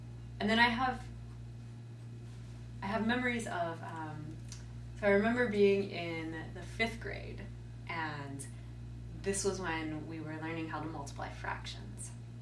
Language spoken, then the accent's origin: English; California, United States; I grew up outside of Los Angeles, about 30 miles east of Los Angeles. My parents still live in the same town that I grew up